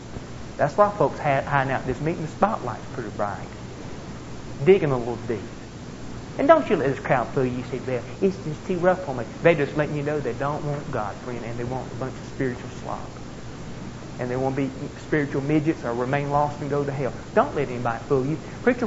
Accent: the South, United States; We used to say, where I come from the South, we break them from sucking eggs.

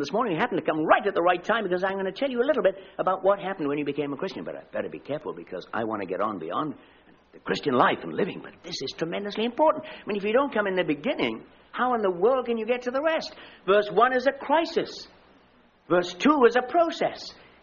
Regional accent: United Kingdom; after all, I'm British, you know, that kind of stiff upper lip and that stoical kind of, keep this stuff to myself.

